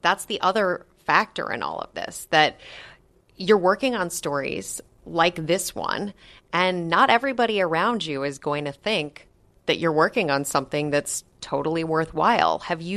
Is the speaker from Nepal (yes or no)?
no; Minneapolis, Minnesota, United States; born or raised there